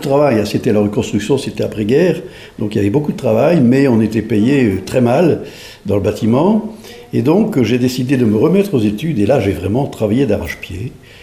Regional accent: Auby, Hauts-de-France, France; Moi, je viens du Nord, une petite localité qui s'appelle Auby, près de Douai. Je suis né en 1939, pratiquement à la déclaration de guerre.

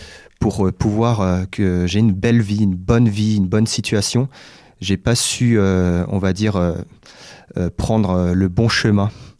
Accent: Rennes, Brittany, France; born there; Moi je suis né à Villejean, donc un quartier un peu difficile à Rennes. Donc dans une famille un peu difficile également

